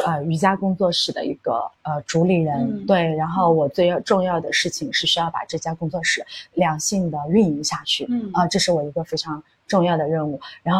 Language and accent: Chinese; Xinjiang, China; moved away as an adult; also born or lived in Jinan; now in Chengdu, China; 其实我是新疆人，然后在济南上的大学，然后我在济南是生活了8年的时间，四年的大学加上4年的一个生活的时间吧。对，然后我来到成都的契机也很特别。